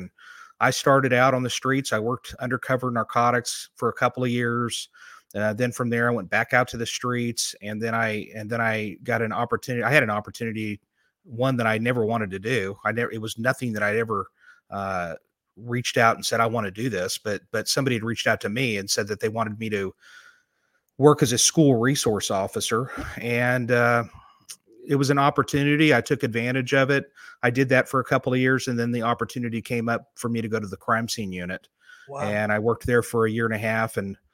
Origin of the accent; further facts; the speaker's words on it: California, United States; moved away; Well, I started out life in California when it wasn't quite as crazy as it is today. When we ended up moving from California in 1982, my father was a California high